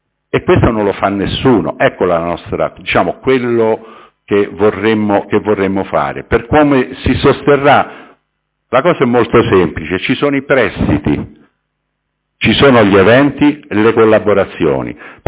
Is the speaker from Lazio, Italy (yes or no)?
yes; Rome, Lazio, Italy; io lo dico da romano, ma la conosco ormai da qualche anno